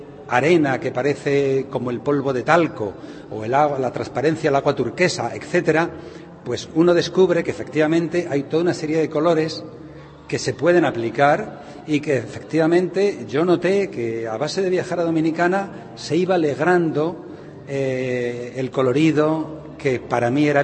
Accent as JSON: {"language": "Spanish", "country": "Spain", "lives_now": "Czech Republic", "said": "Y hay otra cosa más que a mí como español me atrae de la República Checa."}